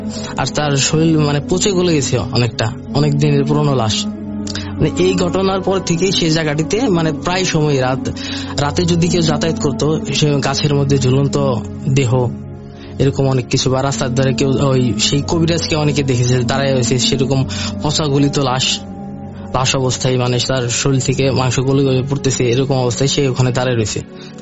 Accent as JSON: {"language": "Bangla", "town": "Tangail", "region": "Dhaka Division", "country": "Bangladesh", "said": "তখন আমি ঈদের ছুটিতে ছুটি কাটানোর জন্য আমার গ্রামের বাড়ি টাঙ্গালি গিয়েছিলাম।"}